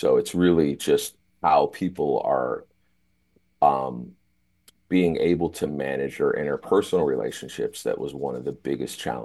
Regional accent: Baltimore, Maryland, United States; Baltimore, unfortunately, is one of them. It's my hometown. It's where I grew up. It's where my mom was born and grandmother.

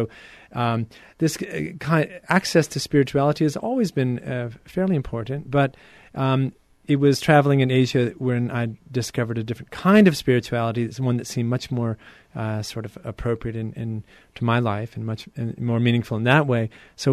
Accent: United States; Maybe it has a little bit to do with, you know, being an American where we always want to do things about what we believe in.

